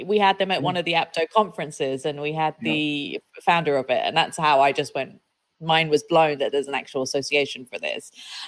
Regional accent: South East England, United Kingdom; which is southeast of England, which is my side of the hood, even though I'm from Kent

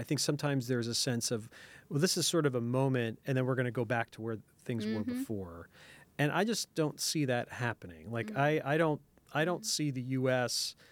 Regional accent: Nebraska, United States; I grew up in Nebraska. I didn't grow up really thinking about the broader world.

